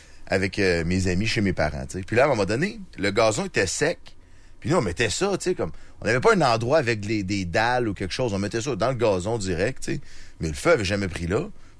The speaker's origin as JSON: {"language": "French", "town": "Lévis", "region": "Quebec", "country": "Canada", "said": "Nous autres, moi, je viens de Lévis, puis à Lévis, il y a des bacs à compost."}